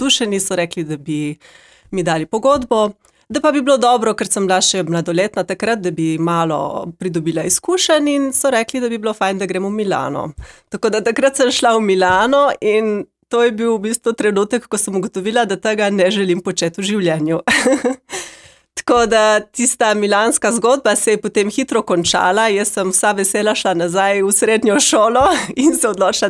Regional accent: Postojna, Littoral–Inner Carniola, Slovenia; also born or lived in Switzerland; jaz bi rekla, da sem domačinka in sicer je oče Postojnčan. Sama sem se rodila v Švici, kjer sem obiskovala vrtec in potem v Postojni sem pa nato obiskovala osnovno in srednjo šolo.

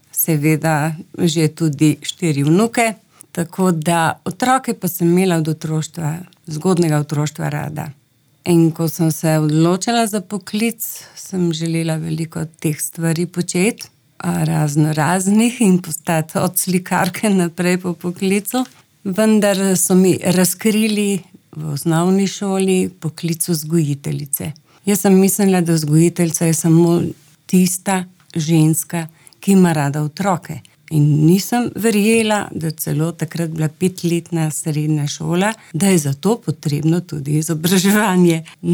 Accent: Ilirska Bistrica, Littoral–Inner Carniola, Slovenia; also born or lived in Postojna / Ljubljana; v bistvu sem se rodila v Postojni … potem pa s 5 letom se je družina preselila v Ilirsko-Bistrico, tako da se imam za domačinko Ilirske Bistrice, kljub temu, da sem potem po vzgojiteljski šoli živela v Ljubljani

